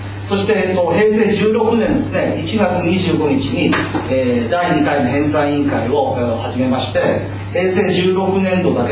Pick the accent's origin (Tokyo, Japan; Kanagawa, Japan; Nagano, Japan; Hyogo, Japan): Nagano, Japan; 加藤淳二先生は私と同じ長野県の出身ですし、